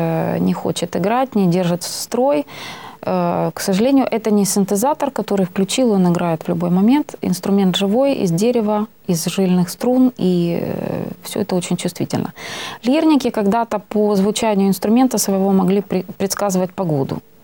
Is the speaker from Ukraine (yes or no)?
yes; Ukraine; Прежде всего, родина. Там, где я родилась, там, где я выросла, там, где я услышала песни народные